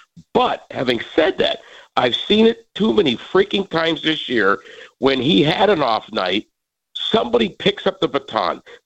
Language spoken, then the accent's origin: English; Wilkes-Barre, Pennsylvania, United States; now in Indiana, United States; I'm from Wilkes-Barre, Pennsylvania, okay? But I've lived there long enough now.